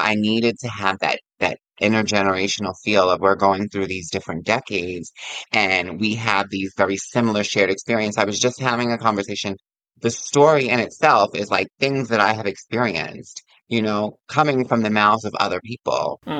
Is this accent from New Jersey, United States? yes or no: no; Yonkers, New York, United States; I'm from Yonkers, so I would come into the city